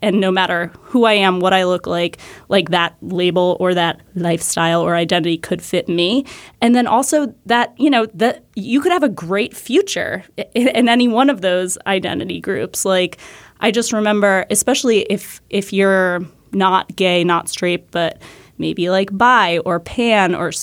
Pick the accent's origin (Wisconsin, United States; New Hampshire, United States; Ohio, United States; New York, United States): New Hampshire, United States; And I grew up in New Hampshire, which is, you know, more or less socially liberal and was at the time when I was growing up.